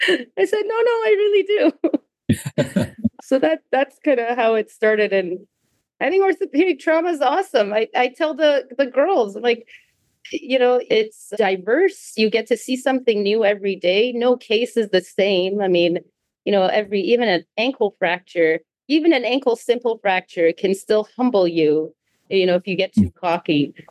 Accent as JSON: {"language": "English", "country": "Iran", "tie": "born or raised there", "second_language": "English", "lives_now": "North America", "said": "I grew up in Iran, which is a very male-dominated society, right, where women don't necessarily have the same rights and freedoms. And I came to North America"}